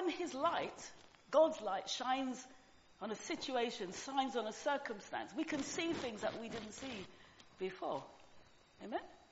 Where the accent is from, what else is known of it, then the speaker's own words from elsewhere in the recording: Lewisham, London, United Kingdom; born there; Well, I was born in Lewisham, worked in Lewisham for a long time